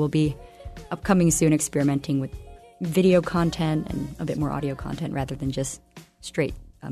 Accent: San Jose, California, United States; now in Juneau, United States; but I'm from San Jose, California. Now living in Juno, which is cool.

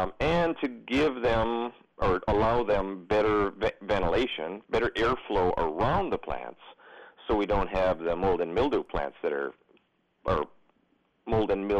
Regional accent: Michigan, United States; I remember them growing up in Upper Michigan

